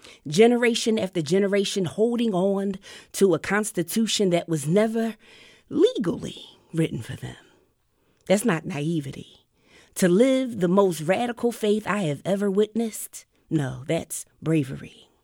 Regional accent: Philadelphia, Pennsylvania, United States; Growing up in North Philadelphia, or as they say around the way, North Philly, if you know, you know

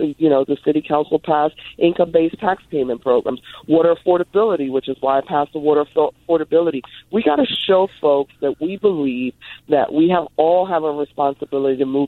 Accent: Philadelphia, Pennsylvania, United States; I grew up in Hunting Park

